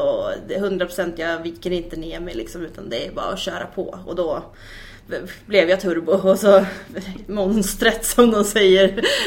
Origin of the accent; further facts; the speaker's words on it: Mariestad, Västra Götaland County, Sweden; Ja, jag kommer ju då från Mariestad.